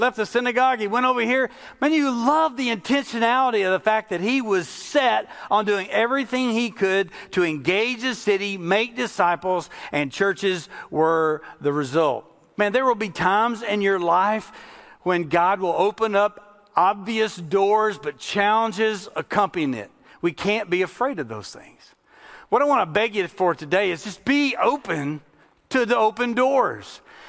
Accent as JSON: {"language": "English", "region": "Kentucky", "country": "United States", "said": "I went to college. I'm from Kentucky. And I went to college, though, in Tennessee"}